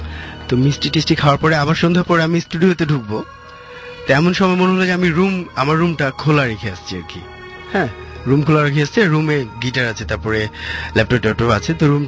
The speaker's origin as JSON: {"language": "Bangla", "town": "Rajshahi", "region": "Rajshahi Division", "country": "Bangladesh", "lives_now": "Dhaka, Bangladesh", "said": "আমি রাজশাহীর ছেলে। আমি মূলত ঢাকায় থাকি।"}